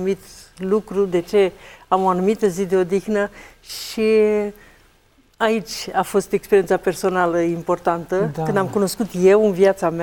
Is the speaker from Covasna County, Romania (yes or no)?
yes; Sfântul Gheorghe, Covasna County, Romania; Sunt din Sfântul Gheorghe, județul Covasna, 66 de ani